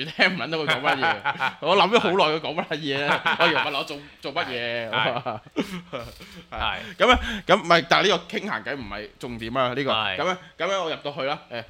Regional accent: Hong Kong; 見到我香港人啊嘛，用翻香港

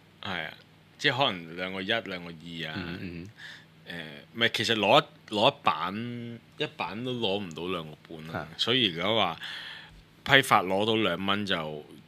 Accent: Hong Kong; 講我哋香港人通常講聽啊嘛

